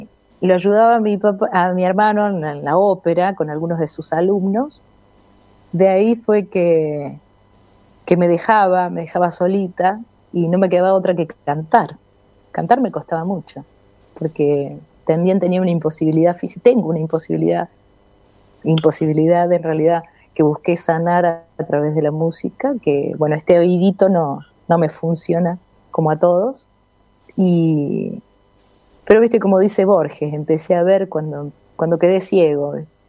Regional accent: San Lorenzo, Santa Fe, Argentina; also born or lived in Baigorria; Yo nací en Baigorre, pero me crié en San Lorenzo toda mi vida. Estuve ahí hasta hace 13 años.

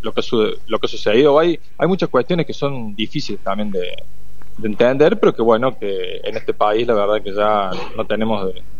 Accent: Córdoba, Argentina; nosotros venimos de una zona, o los que somos del interior de Córdoba, del noreste, una cuenca lechera importantísima, la más importante a nivel nacional seguramente, bueno, y todos hemos nacido, digamos, al calor de lo que fue Sancor

